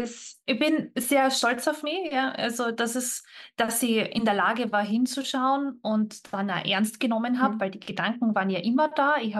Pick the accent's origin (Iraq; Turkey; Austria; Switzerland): Austria; mit bei uns in Österreich zumindest mit der Bildungskarenz